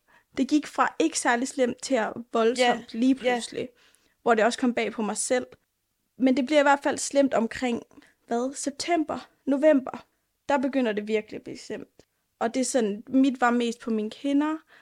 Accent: Jutland, Denmark; Så det var godt, jeg var hjemme i Jylland.

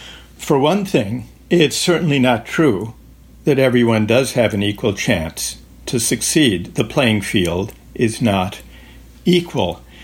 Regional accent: Minnesota, United States; born or raised there

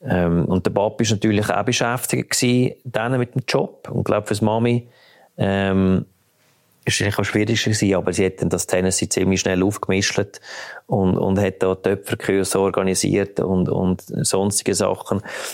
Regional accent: Canada; ich bin aus Kanada.

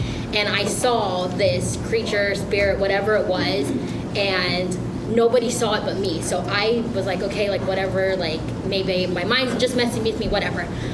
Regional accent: Central Luzon, Philippines; No, we're from Zambales.

